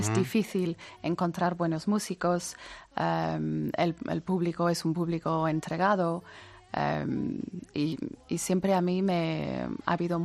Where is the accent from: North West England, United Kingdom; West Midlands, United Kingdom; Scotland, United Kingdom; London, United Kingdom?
North West England, United Kingdom; Yo nací en Inglaterra, en el noroeste. Y bueno, me crié allí, me eduqué allí y luego, bueno, mi padre es español.